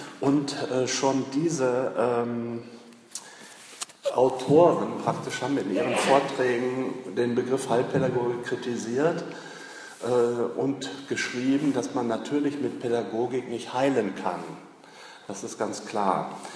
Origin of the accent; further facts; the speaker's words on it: North Rhine-Westphalia, Germany; wie Sie vielleicht schon jetzt auch hören können, komme ich aus Westfalen und nicht aus dem schönen Frankenland.